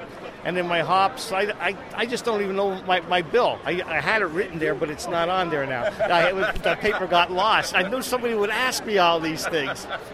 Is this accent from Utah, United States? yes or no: no; Frackville, Pennsylvania, United States; from Frackville, Pennsylvania.